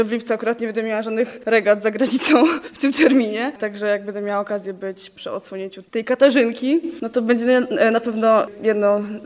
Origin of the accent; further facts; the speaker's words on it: Toruń, Kuyavian-Pomeranian Voivodeship, Poland; Ja uwielbiam generalnie Toruń. Urodziłam się tu, wychowałam, także no nie wstydzę się z tego, skąd jestem.